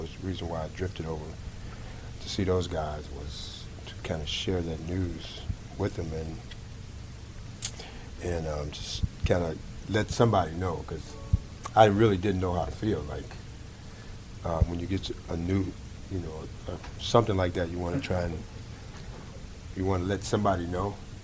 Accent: Chicago, Illinois, United States; moved away; Just the coming from where I came from Chicago, and going to Texas.

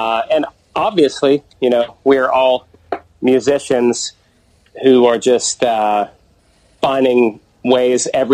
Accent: Midwest, United States; And, you know, I'm from the Midwest, so average is great.

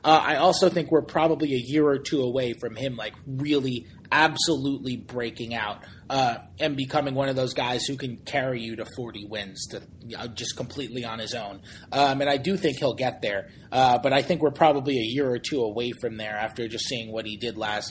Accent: New York, United States; The Knicks, my hometown team. The New York Knicks.

